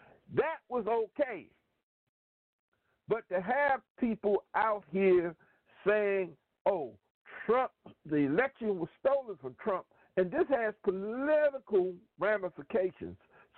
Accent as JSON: {"language": "English", "region": "South Carolina", "country": "United States", "tie": "born or raised there", "said": "Looking at Lindsey Graham, who's a joke that's definitely not funny, from my home state of South Carolina"}